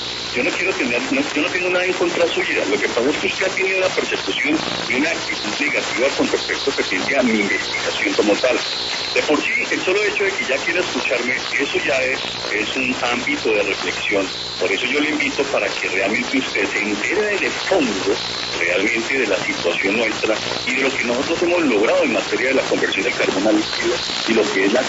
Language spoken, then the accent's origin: Spanish; Colombia; Aquí estoy en Colombia, en mi país